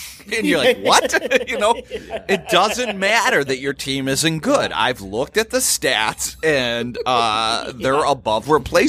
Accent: Cleveland, Ohio, United States; I'm from Cleveland.

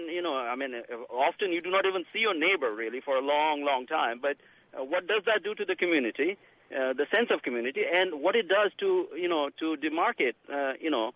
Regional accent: India; born there; also born or lived in Western Europe; I was born in India, where the very rich and the very poor live side by side.

